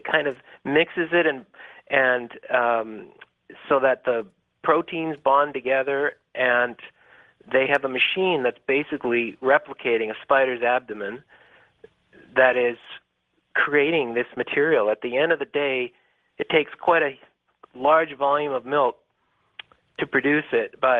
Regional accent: Canada; I'm actually Canadian

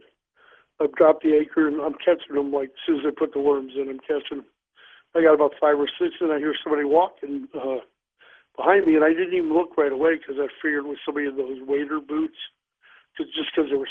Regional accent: St. Louis, Missouri, United States; By the way, I grew up in the Beeville Mill area of St. Louis.

